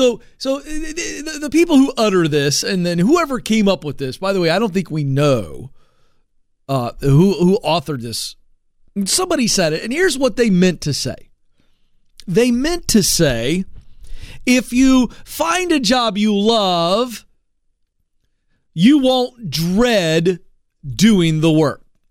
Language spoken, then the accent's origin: English; the South, United States; Hey, listen, I'm from the South. I can make fun of Southern accents.